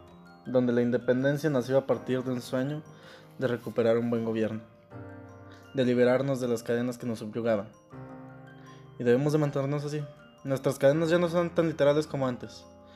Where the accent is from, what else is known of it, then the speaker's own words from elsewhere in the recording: Mexico; sí, yo soy de México. Sí, nosotros somos chingones.